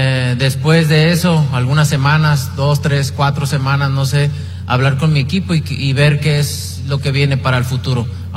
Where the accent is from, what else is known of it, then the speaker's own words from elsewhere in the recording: Mexico; Como mexicano me siento muy orgulloso de lo que he logrado, de hasta donde he llegado para representar a mi país.